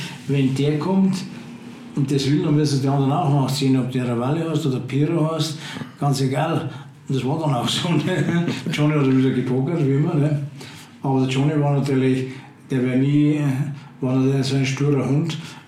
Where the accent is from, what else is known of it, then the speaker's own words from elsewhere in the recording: South Africa; Ich bin aus Südafrika, war toll.